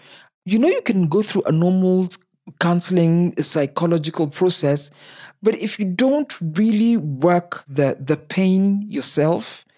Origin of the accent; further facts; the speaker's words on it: Nairobi, Kenya; born there; Yeah, I was born in Nairobi in a place called South B.